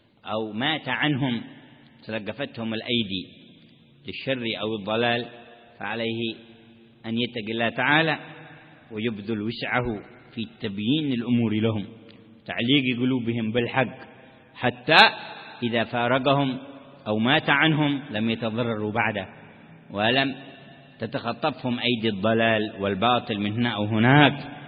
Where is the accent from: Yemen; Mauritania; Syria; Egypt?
Yemen; في بعض المدن، عندنا في اليمن